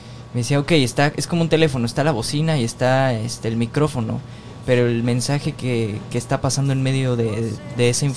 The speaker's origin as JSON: {"language": "Spanish", "region": "Mexico City", "country": "Mexico", "said": "yo soy de la Ciudad de México y soy mexicano y tengo la nacionalidad canadiense también, entonces soy como mexico-canadiense con mezcla de chorros mil culturas."}